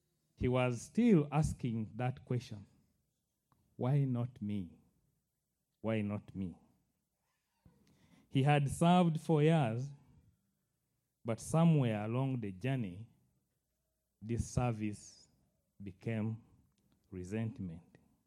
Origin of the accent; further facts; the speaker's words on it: Uganda; When I was in high school, I grew up in Uganda.